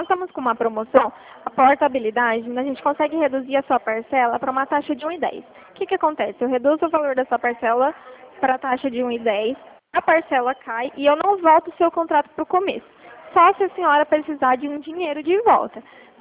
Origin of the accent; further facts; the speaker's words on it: Bebedouro, São Paulo, Brazil; sou de Bebedouro.